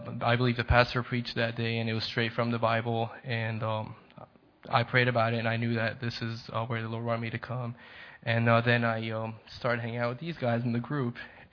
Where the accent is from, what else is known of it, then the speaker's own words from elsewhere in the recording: Lebanon; also born or lived in Boston; now in Savannah, United States; I was born in Boston. I lived most of my life in Lebanon. And now Savannah, Georgia is home, but I'm living here on campus, so from a lot of places.